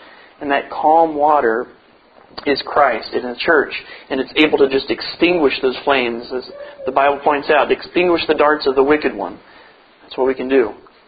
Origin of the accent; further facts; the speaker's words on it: Vandalia, United States; growing up in Vandalia, we had an airport right beside us